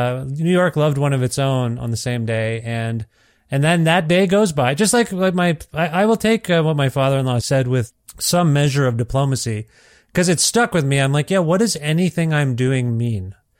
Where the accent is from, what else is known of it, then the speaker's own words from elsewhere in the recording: Canada; it was weird growing up as an Indian kid in Canada they felt like, what the hell? We moved to Canada.